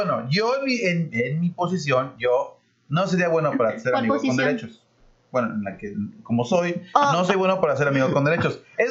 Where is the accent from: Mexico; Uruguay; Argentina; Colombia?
Mexico; Y el segundo, yo soy mexicano.